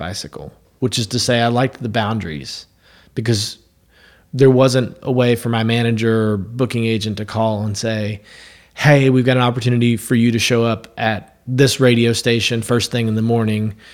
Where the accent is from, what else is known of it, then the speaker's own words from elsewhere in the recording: Lexington, Kentucky, United States; I wanted to do it from my hometown, Lexington, Kentucky, down to Bonnaroo Music Festival in Tennessee.